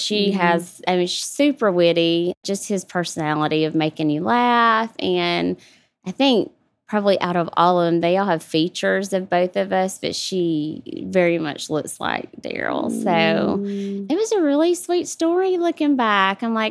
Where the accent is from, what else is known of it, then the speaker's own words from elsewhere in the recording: Cairo, Georgia, United States; actually from a little town, Cairo, Georgia. It's actually Wiggum, Georgia, but it's about 2 hours from my hometown, and we were big football rivals.